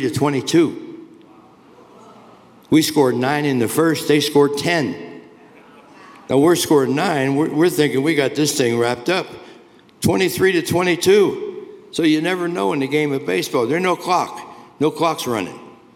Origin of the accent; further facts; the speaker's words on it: Cincinnati, Ohio, United States; And don't forget, I told you I was from Cincinnati.